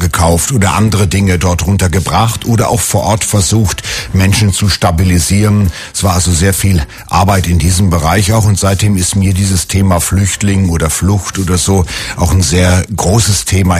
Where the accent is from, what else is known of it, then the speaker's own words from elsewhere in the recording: Northern Germany, Germany; also ich bin ja in Norddeutschland groß geworden